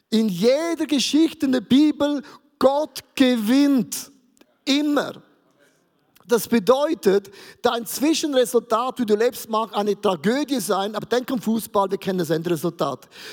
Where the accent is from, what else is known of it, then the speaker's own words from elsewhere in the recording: Switzerland; ich bin ein Schweizer, wir sind neutral, oder?